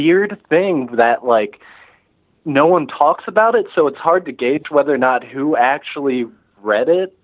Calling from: Baltimore, Maryland, United States; from Baltimore.

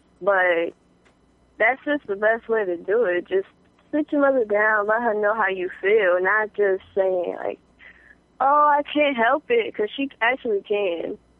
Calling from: New York, United States; From New York.

